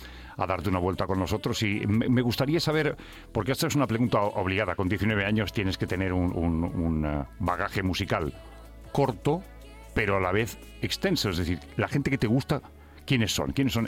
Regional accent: Madrid, Community of Madrid, Spain; also born or lived in Catalonia; Es que yo soy también catalán, pero criado en Madrid y llevo muchos años aquí y tal.

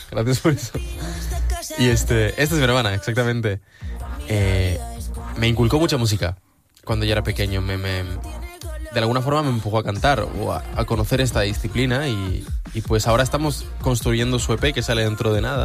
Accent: Uruguay; also born or lived in Spain; antes era o soy uruguayo o soy español y ahora soy ambas, yo creo.

